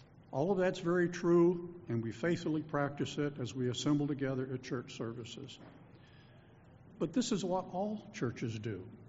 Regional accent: Milwaukee, Wisconsin, United States; we would all be down there with our kegs of beer because we're from Milwaukee, and we would have our big canopies that say Green Bay Packers on it

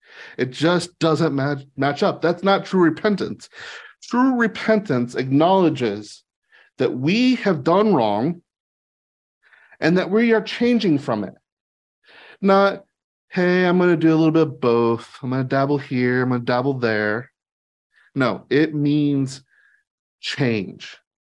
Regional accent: Knoxville, Tennessee, United States; As you know, I'm from Knoxville

